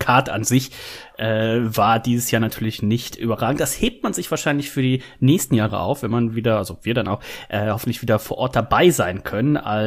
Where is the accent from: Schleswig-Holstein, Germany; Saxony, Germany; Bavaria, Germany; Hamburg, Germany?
Hamburg, Germany; müssen wir natürlich hier nur kurz als Hamburger was einwerfen.